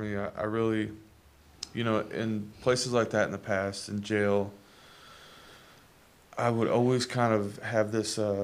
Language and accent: English; Jacksonville, Florida, United States; I'm not from Atlanta. I'm from Jacksonville, Florida.